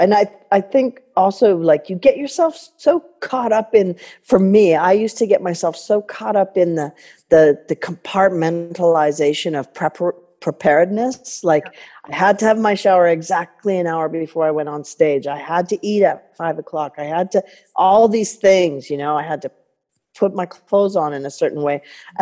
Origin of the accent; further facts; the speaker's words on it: Edmonton, Alberta, Canada; born there; I never lived in Edmonton. I was just born in Edmonton, and then my family moved to Millet because my grandmother owned the drugstore there. But then my father, when I was 6 months old, bought the drugstore in Consort, Alberta.